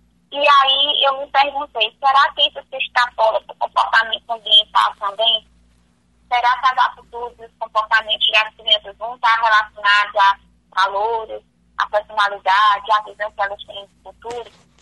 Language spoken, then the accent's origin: Portuguese; Paraíba, Brazil; now in Mato Grosso do Sul, Brazil; Eu não sou aqui da região, eu venho do Nordeste, do estado da Paraíba. E quando eu cheguei aqui, no Mato Grosso do Sul